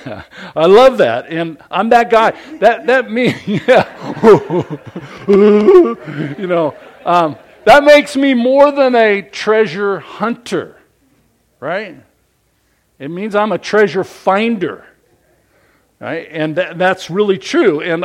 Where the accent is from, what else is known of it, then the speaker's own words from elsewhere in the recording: Portland, Oregon, United States; now in Southern California, United States; She came all the way west from the East Coast in Maryland and Virginia area, and I came from Portland to Southern Cal.